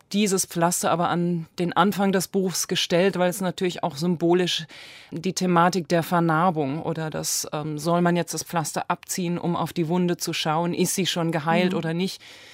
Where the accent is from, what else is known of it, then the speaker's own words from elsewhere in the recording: Karlsruhe, Baden-Württemberg, Germany; in meiner Heimatstadt Karlsruhe